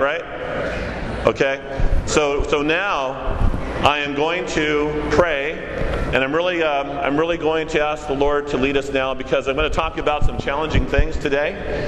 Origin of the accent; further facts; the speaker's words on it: Delano, California, United States; I'm from Delano, California, which is in the San Joaquin Valley around the Bakersfield area.